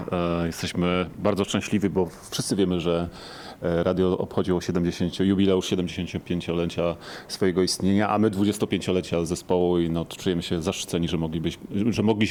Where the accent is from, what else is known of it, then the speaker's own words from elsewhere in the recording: Lesko, Subcarpathian Voivodeship, Poland; Oczywiście się tutaj wychowaliśmy, tak naprawdę mieszkam tu tylko ja, bo moi koledzy mieszkają w centralnej Polsce